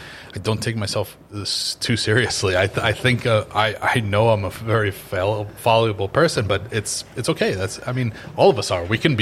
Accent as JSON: {"language": "English", "region": "Massachusetts", "country": "United States", "said": "we grew up Catholic, but sort of like, you know, I'm Irish and I'm from Massachusetts, so it's just like another one of the boxes you checked off."}